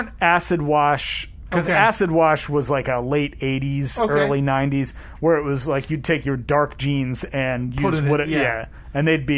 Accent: New Jersey, United States; I grew up basically right across the river from Philadelphia. So not even remote. I grew up on the Delaware River, essentially, which is the opposite side of the state than the Atlantic Ocean.

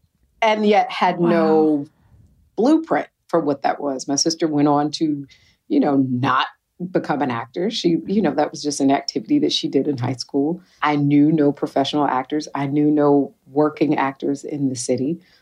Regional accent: Detroit, Michigan, United States; And so for me growing up in Detroit, I just got to do so many things that, you know, my little heart desired creatively

